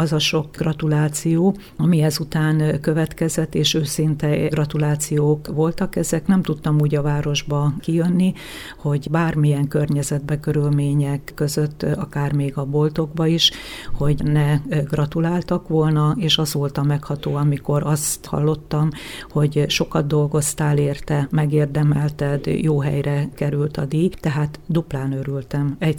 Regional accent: Károlyfalva, Borsod-Abaúj-Zemplén, Hungary; Én itt születtem, és nagyon ragaszkodom a szülő falumhoz, Károlyfalvához.

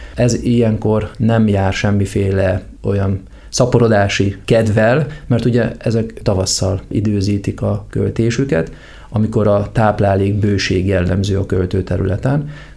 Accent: Debrecen, Hajdú-Bihar, Hungary; és akkor is én debreceni vagyok

